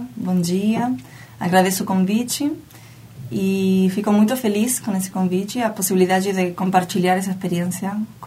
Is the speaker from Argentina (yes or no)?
yes; Argentina; Portuguese is a second language; só para lembrar que eu sou argentina